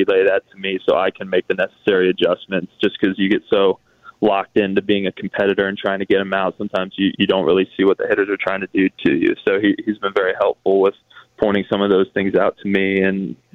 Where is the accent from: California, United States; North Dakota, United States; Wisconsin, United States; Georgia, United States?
Georgia, United States; I think for me, growing up in Georgia, obviously watched a lot of baseball.